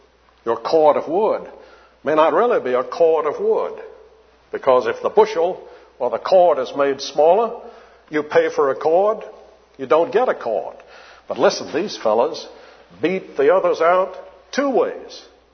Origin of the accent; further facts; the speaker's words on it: Alabama, United States; since I grew up in Alabama, where the coal mines and were